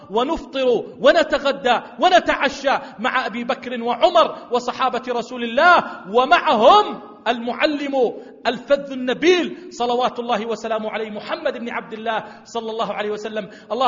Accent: Jordan; اجعل بلدنا الأردن واحة للأمن والأمان

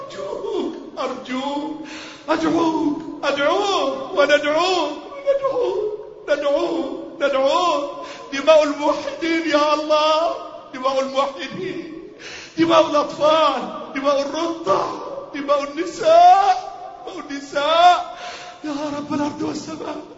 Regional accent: Egypt; اللهم احفظ بلدنا مصر

